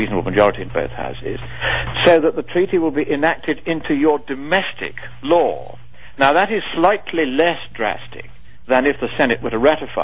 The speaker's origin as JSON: {"language": "English", "region": "Texas", "country": "United States", "accent": "Texan", "said": "and of course my Texan accent is famous."}